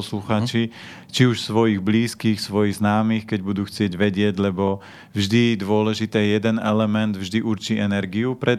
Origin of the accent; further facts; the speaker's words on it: Žilina Region, Slovakia; ja pochádzam z Oravy